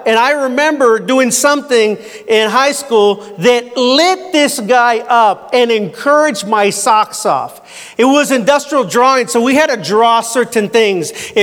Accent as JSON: {"language": "English", "town": "Paramount", "region": "California", "country": "United States", "tie": "born or raised there", "said": "I grew up in Paramount, and Paramount is a suburb of kind of L.A., about 15 minutes outside of L.A."}